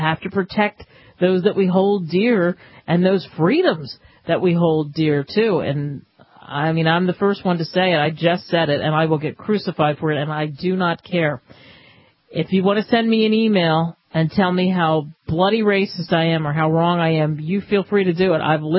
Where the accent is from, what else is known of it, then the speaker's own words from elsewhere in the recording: United States; I love being an American. I grew up in the belly of history